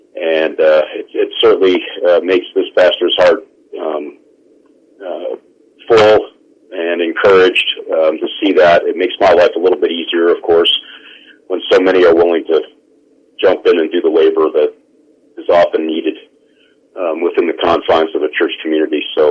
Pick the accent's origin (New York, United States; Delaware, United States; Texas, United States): New York, United States; Rochester; I was born and raised in Rochester, which is a city county of about 1.5 million people